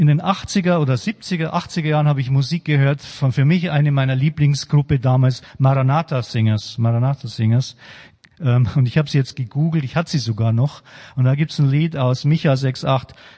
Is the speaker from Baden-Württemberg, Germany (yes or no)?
no; Regensburg, Bavaria, Germany; Wir hatten auch einen schwedischen Pastor in Regensburg, wo ich herkomme, wo ich lange in der Gemeinde war.